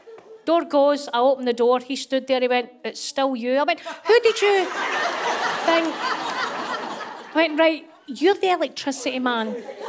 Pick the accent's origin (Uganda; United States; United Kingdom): United Kingdom; Scotland; I'm a Scottish woman.